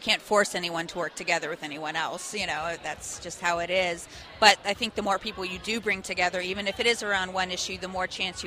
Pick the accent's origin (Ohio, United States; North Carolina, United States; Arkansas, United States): Ohio, United States; Columbus; Yeah, I'm from Columbus, and we have an office here in Columbus